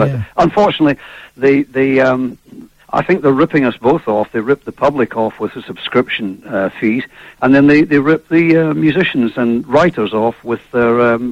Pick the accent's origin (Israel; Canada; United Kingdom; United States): United Kingdom; Scotland; moved away as an adult; now in London, United Kingdom; we're a British band. We grew up in Scotland and started in Scottish bands, and everybody moved to London